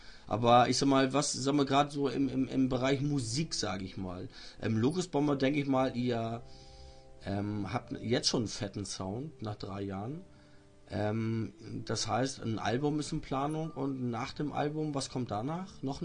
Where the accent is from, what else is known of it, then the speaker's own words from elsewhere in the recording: Schleswig-Holstein, Germany; Ich komme aus Schleswig-Holstein, hier ist oben alles relativ liberal.